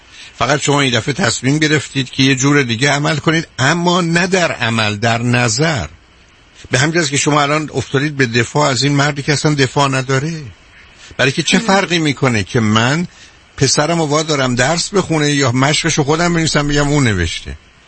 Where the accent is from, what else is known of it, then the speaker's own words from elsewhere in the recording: Iran; moved away as an adult; من ایرانی هستم، 30 سال تو ایران بودم، آمدم اینجا شکسته بسته، بعد از چند سال یه انگلیسی یاد گرفتم